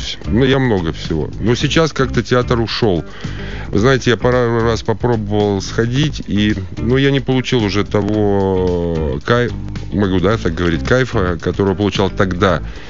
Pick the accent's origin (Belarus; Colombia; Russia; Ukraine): Belarus; Western Belarus; Да, я же сам родом из Западной Белоруссии, и у нас все время было, отец смотрел польское телевидение и музыка, и просто этот язык уже пошел изнутри.